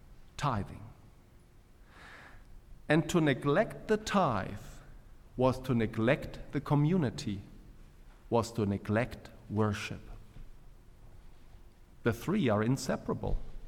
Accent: Germany; I was always appalled when I grew up in Germany.

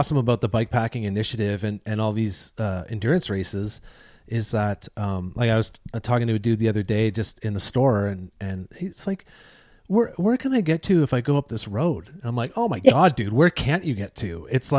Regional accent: Deep River, Ontario, Canada; It's just like I so took Ontario for granted when I lived there. Like, yeah, I'm from Deep River, right?

